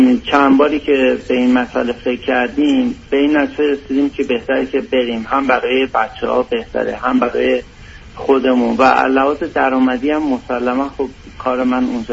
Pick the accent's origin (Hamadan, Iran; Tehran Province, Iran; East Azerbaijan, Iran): Tehran Province, Iran; Tehran; ما بزرگ شده تهران هستیم و اون شرایط شهرهای بزرگ رو عادت داریم.